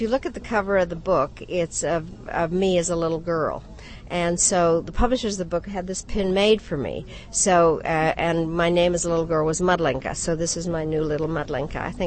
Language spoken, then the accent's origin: English; United States; I'm an American. Americans are a mixture of everything. But I'm proud to be a Czech American.